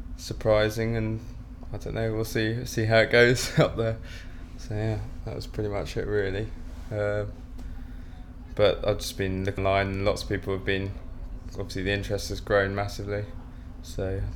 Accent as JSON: {"language": "English", "town": "Redhill", "region": "South East England", "country": "United Kingdom", "said": "I'm 23, and I'm from Redhill in Surrey."}